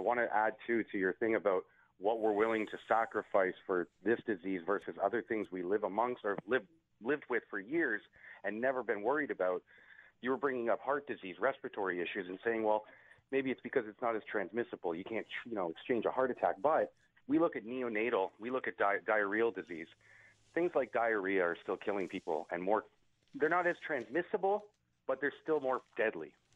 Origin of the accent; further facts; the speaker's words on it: Canada; as a Canadian